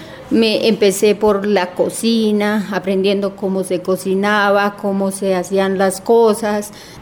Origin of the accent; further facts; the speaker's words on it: Aratoca, Santander, Colombia; soy de Aratoca.